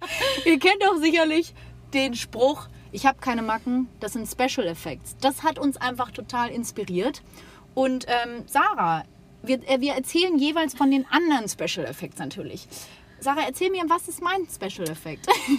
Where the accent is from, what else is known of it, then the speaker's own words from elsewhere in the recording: Wuppertal, North Rhine-Westphalia, Germany; Du Opfer, das sagt man bei uns in Wuppertal zumindest.